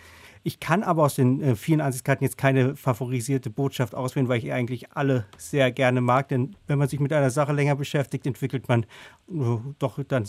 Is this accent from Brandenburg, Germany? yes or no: yes; Eisenhüttenstadt, Brandenburg, Germany; fand auf einmal Karten aus meiner Heimatstadt Eisenhüttenstadt. Und die haben gewisserweise meine Kindheit zurückgebracht.